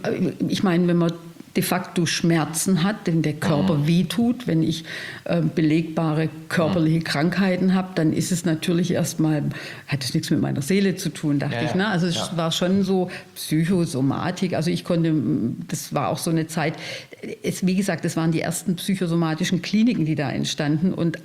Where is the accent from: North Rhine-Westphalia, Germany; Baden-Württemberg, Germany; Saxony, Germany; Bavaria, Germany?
Baden-Württemberg, Germany; Stuttgart; ich komme aus Stuttgart